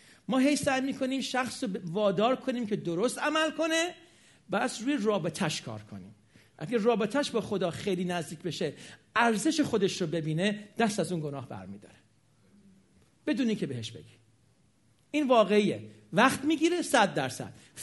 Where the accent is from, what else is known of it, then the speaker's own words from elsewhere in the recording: Iran; moved away; تصورش برای ما 30 سال پیش که من از ایران 37 سال اومدم بیرون غیر ممکنه. 34 سال اومدم بیرون